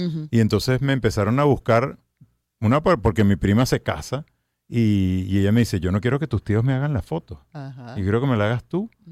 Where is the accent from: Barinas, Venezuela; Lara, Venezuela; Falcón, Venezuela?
Falcón, Venezuela; Coro; born there; Yo nací en Coro y mis tíos venían de Italia y montaron los dos primeros fotoestudios allá.